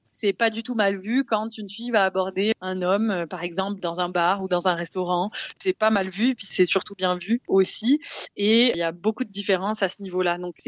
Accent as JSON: {"language": "French", "town": "Nice", "region": "Provence-Alpes-Côte d'Azur", "country": "France", "tie": "born or raised there", "also_born_or_lived": "Nîmes", "said": "J'ai vécu 20 ans à Nice et j'ai fait des études pendant un an à Nîmes."}